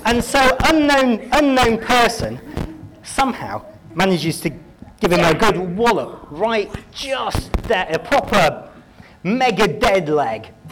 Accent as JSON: {"language": "English", "country": "United Kingdom", "said": "being very British, we can be very polite"}